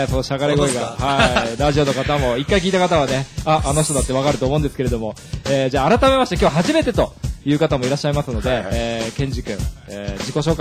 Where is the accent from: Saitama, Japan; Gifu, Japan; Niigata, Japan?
Saitama, Japan; 僕とね同じ地元埼玉から